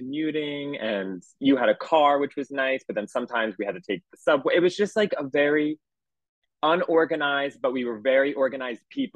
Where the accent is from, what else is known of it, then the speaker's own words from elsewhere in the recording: New Jersey, United States; I grew up in South Jersey, right near where you grew up.